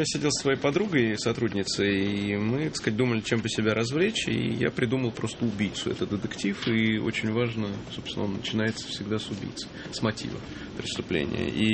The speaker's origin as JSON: {"language": "Russian", "region": "Moscow", "country": "Russia", "said": "Да, я очень люблю Москву. Я ее, конечно, как любой нормальный москвич, иногда ненавижу, даже очень часто. Но все-таки, в общем, мне приятно здесь жить"}